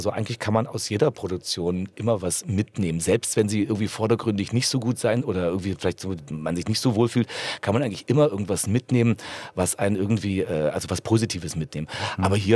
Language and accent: German; Zittau, Saxony, Germany; born there; ich bin in der DDR geboren, in Zittau.